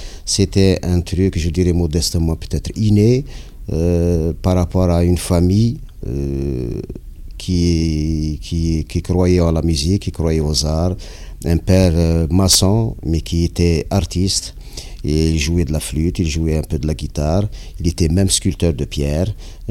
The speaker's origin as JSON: {"language": "French", "town": "Galma", "country": "Tunisia", "tie": "born or raised there", "said": "Bienvenue chez nous à Galma. J'espère que vous allez passer un bon séjour chez nous."}